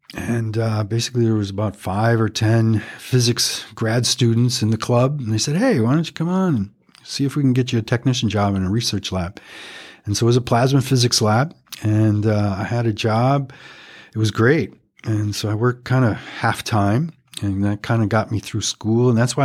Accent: Madison, Wisconsin, United States; moved away as an adult; now in San Diego, United States; And so I come from Madison, Wisconsin. Kind of spent my first 30 years in Madison, basically on the east side.

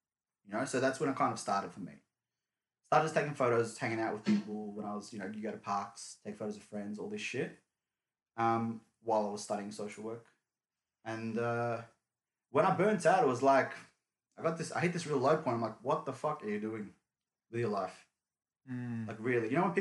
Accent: Meadow Heights, Victoria, Australia; Melbourne, Turkish background. Both my parents are Turkish from Izmir, in Where did I grow up? I grew up in Meadow Heights, Broadmeadows area.

